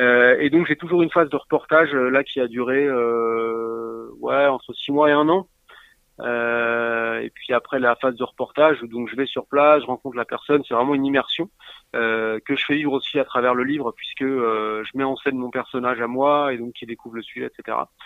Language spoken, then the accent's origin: French; Centre-Val de Loire, France; Chez nous, en Touraine, c'est plutôt dans les champs que ça se passe.